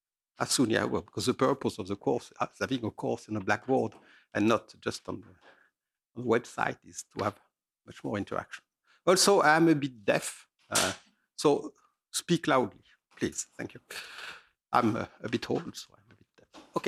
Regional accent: France; accent: French; English is a second language; so I'm French, as you can guess from my accent.

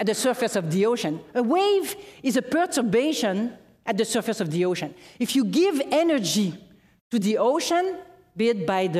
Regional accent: Canada; I'm Canadian, but I was working for an American institute.

